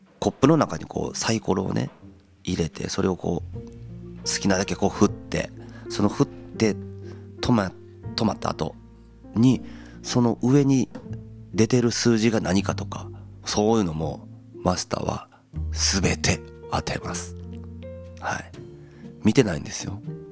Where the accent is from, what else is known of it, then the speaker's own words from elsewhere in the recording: Mie, Japan; そんなね、三重県から来てるとかからもことすらも知らないはずなので